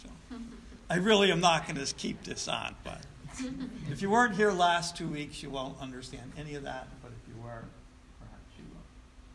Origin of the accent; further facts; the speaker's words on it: Troy, New York, United States; born there; I was born in South Troy